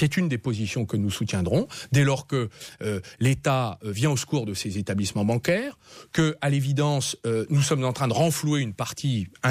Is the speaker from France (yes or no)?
yes; France; Nous sommes Européens, puisque nous sommes Français.